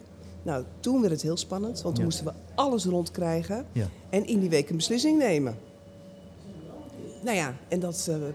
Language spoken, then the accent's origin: Dutch; Amsterdam, North Holland, Netherlands; also born or lived in Den Bosch; En zelf ben ik opgegroeid in Amsterdam in Noord-Holland. Mm-hmm. Maar ik heb in Den Bosch gestudeerd.